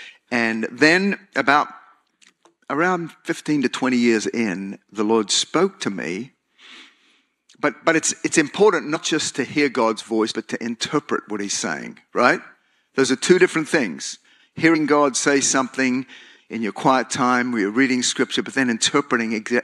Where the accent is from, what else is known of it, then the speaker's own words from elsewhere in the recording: Australia; now in United States; I came over from Australia to finish some of my studies.